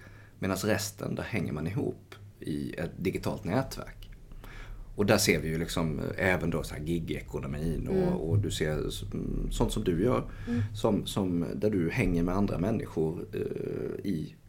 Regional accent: Oskarström, Halland County, Sweden; så är jag en leverantör i orten Oskarström. Men det är 4000 invånare eller någonting i min hemort, max.

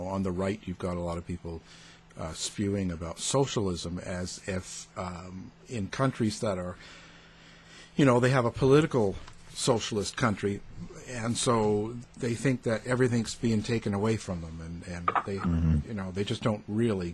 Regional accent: Canada; Yeah, and me being a Canadian boy, I understand socialism in an economic state and not as a, a political thing.

